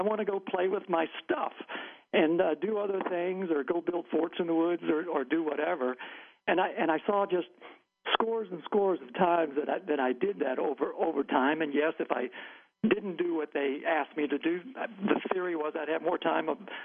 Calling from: Aventura, Florida, United States; I'm calling from Aventura, Florida, near Miami.

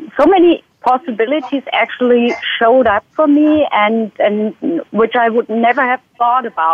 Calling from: Hanover, Lower Saxony, Germany; I'm calling in from Hanover in Germany today.

